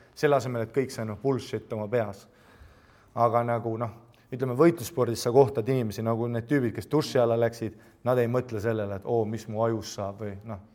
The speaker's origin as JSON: {"language": "Estonian", "town": "Viimsi", "region": "Harju County", "country": "Estonia", "said": "Ma olen Viimsist. Mul on kodus mullidega vann."}